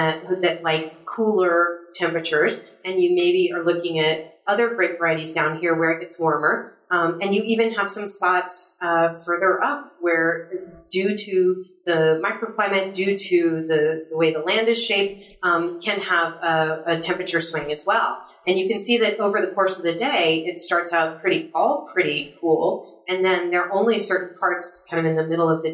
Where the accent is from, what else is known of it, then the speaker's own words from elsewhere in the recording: New York, United States; I grew up on Long Island, so it's home for me.